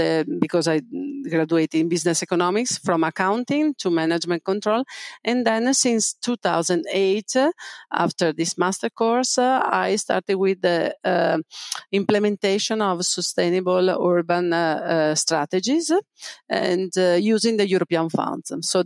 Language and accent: English; Venice, Veneto, Italy; English is a second language; I come from Venice. I was born and grew up in Venice, and my background is business economics. I have been studying in Venice in Ca' Foscari University